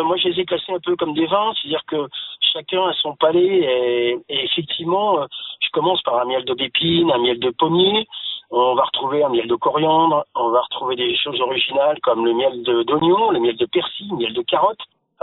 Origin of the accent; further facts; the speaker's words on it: Mortagne-au-Perche, Normandy, France; born there; moi je suis natif percheron puisque je suis né à Mortagne-au-Perche.